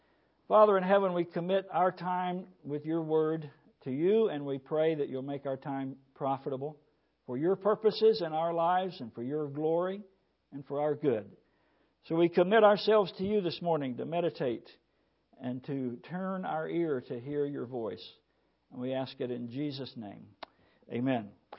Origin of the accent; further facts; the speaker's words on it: Florida, United States; I'm originally from Florida.